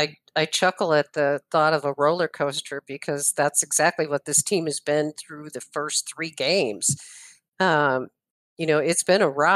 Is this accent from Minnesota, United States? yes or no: no; New York, United States; I don't think I ever remember it being that hot at this time of year when I grew up in Western New York